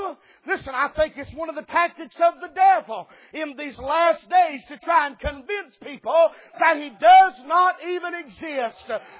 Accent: Dayton, Tennessee, United States; Now, when I was a boy, I was raised up in Dayton, Tennessee.

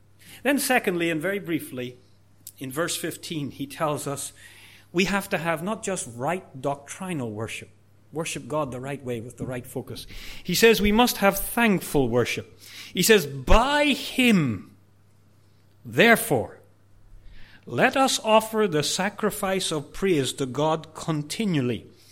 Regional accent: Singapore

